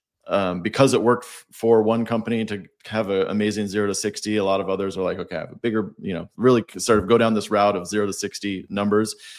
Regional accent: Washington, United States; I grew up in Washington State as my co-founder, where it's very wet

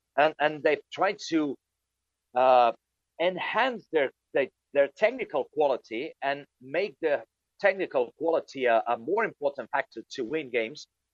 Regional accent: Spain; English is a second language; We are not Germans. We are not English. We are not Swede, we are not the Norwegian. We are people that are not strong physically. The Spanish sportsman best attribute is player quality, technical ability.

